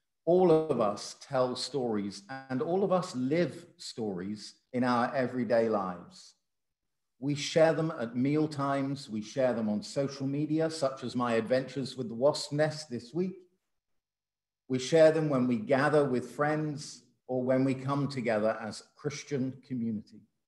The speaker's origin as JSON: {"language": "English", "region": "England", "country": "United Kingdom", "tie": "born or raised there", "said": "Well, you may know that I come from an Irish background, though I was born and raised in England."}